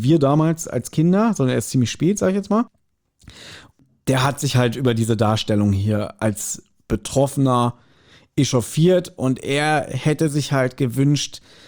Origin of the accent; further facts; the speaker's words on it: Berlin, Germany; ich bin nur mal halt als Großstadtpflanze, als Berliner eher ja urban aufgewachsen, ich sag's mal so.